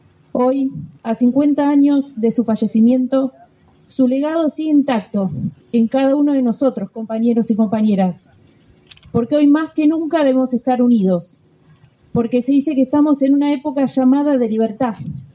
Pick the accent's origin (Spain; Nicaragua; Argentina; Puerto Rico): Argentina; renovemos como argentinos